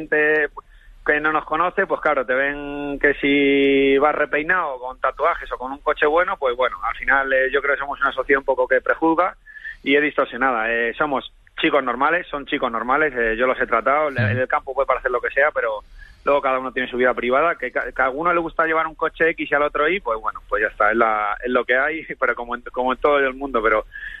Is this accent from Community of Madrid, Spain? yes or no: yes; Madrid, Community of Madrid, Spain; yo salgo de cantera de Rayo Vallecano, yo soy de Vallecas de toda la vida